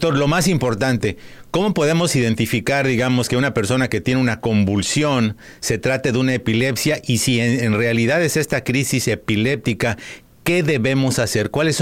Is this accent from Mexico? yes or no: yes; Mexico; moved away; yo soy mexicano y recuerdo que cuando viví en México